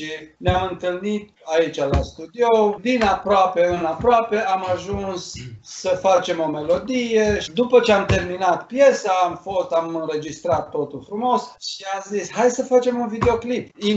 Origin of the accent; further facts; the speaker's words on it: Romania; now in United States; Noi suntem români, avem o anumită viziune, dar trăim în America.